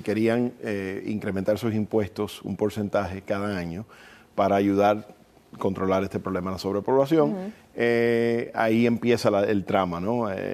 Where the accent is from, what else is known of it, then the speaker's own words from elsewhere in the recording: United States; y la cubanía a mí me llega muy de cerca y corre a través de mi sangre. Uh-huh. Aunque fui criado en los Estados Unidos, toda la sangre que corre por mi cuerpo es cubana.